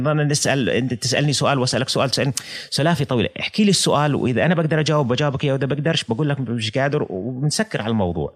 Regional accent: Jordan; بس أنا لأني أردني

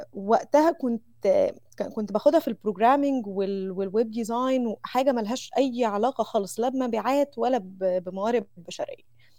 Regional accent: Mansoura, Dakahlia, Egypt; ما كانش معروف عندنا في المنصورة

